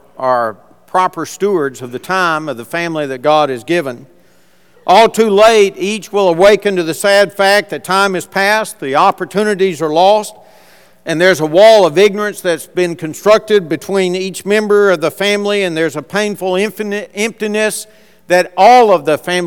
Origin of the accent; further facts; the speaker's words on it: Huntsville, United States; Growing up in Huntsville, I had a friend.